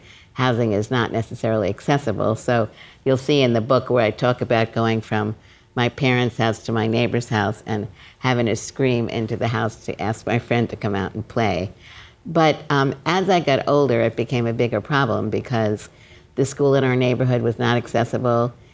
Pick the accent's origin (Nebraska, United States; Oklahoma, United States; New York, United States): New York, United States; Brooklyn; So I grew up in Brooklyn, all of you from Brooklyn. And at that time, so I was born in 1947.